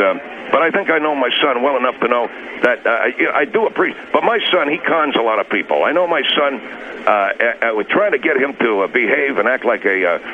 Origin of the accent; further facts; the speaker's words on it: Argentina; I come from Argentina. We have a tradition when we want to compliment a woman